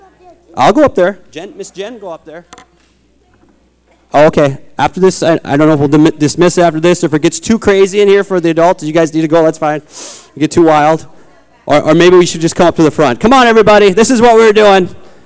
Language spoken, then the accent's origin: English; Twin Valley, Minnesota, United States; We had my hometown, Twin Valley.